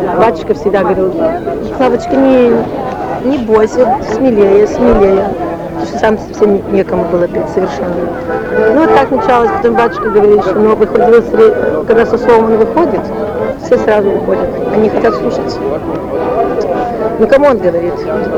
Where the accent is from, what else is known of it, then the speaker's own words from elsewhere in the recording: Xinjiang, China; moved away; Из Синьцзяна, да, из далекого Туркестана. В Шанхай мы прибыли, мы выехали из Синьцзяна в 45-м году, в Шанхай мы прибыли в 47-м году.